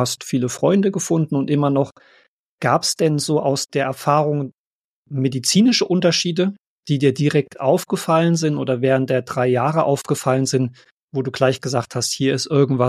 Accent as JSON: {"language": "German", "region": "Thuringia", "country": "Germany", "said": "selbst für mich als Thüringer sehr konfrontal"}